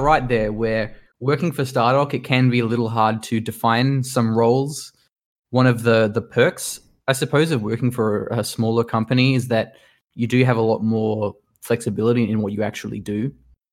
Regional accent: Australia; I'm from Australia, and I'm still here despite working remotely for Stardock.

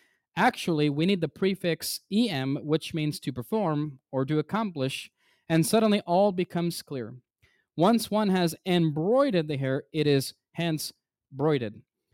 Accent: United States; But Brother Carlos, I grew up in the United States. I'm a Gentile.

